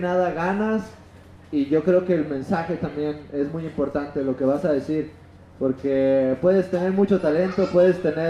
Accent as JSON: {"language": "Spanish", "region": "Baja California", "country": "Mexico", "said": "yo soy de Baja California, pero gracias a Dios he tenido la oportunidad de viajar por México, estar en la Sierra Tarahumara, estar en el desierto de San Luis Potosí, estar en Ciudad de México, en Puebla, aquí en Chiapas."}